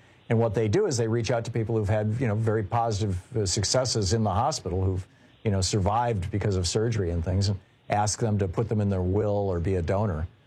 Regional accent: Lansing, Michigan, United States; When I was growing up in Michigan, we had three hospitals in Lansing

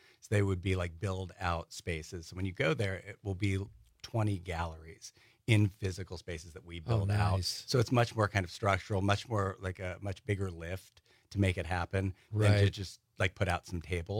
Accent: Kansas City, Missouri, United States; because I'm a Midwestern kid. I mean, I went to school in Brooklyn, but I'm from Kansas City.

